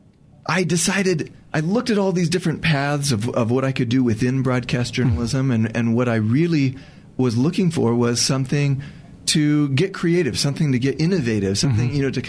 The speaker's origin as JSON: {"language": "English", "town": "Seattle", "region": "Washington", "country": "United States", "tie": "born or raised there", "said": "I grew up in the Seattle area."}